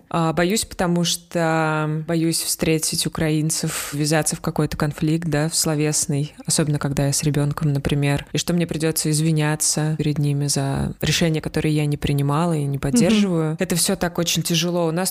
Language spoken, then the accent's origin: Russian; Russia; я сказала, что я из России